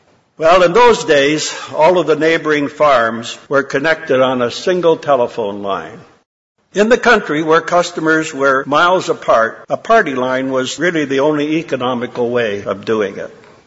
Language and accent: English; Canada; As a child growing up in Canada, I really wasn't affected all that much by the Second World War.